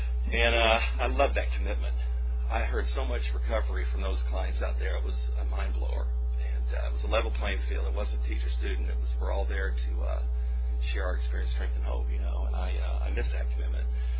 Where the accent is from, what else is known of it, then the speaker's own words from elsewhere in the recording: Dallas, Texas, United States; the church that I grew up in Dallas, Texas, Midway Hills Christian Church, is having their 50th anniversary.